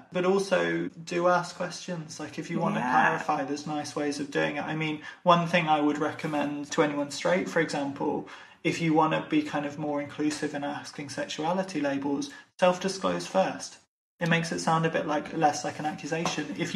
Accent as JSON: {"language": "English", "country": "Ireland", "said": "unless they've realised that I'm Irish or I've mentioned something."}